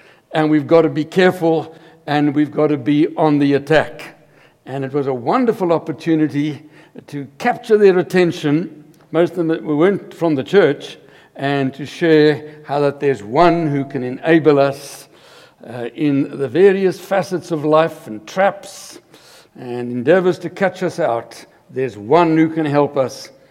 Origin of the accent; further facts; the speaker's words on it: South Africa; moved away as an adult; now in Canada; My wife and I, we are born and bred in South Africa, just been here 3 years, and we love Canada.